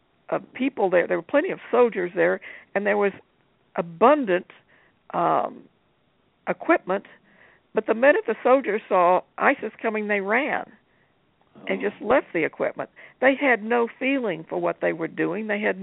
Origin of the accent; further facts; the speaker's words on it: Texas, United States; I, being a Texan, hear more about it probably than you do.